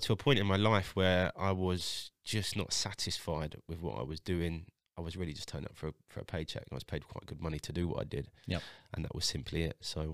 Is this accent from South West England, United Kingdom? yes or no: no; London, United Kingdom; I'm from London, North London.